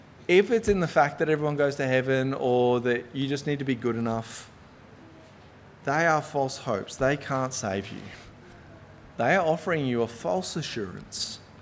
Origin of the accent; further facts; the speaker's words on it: Queensland, Australia; because I'm from North Queensland, we don't have those sorts of things.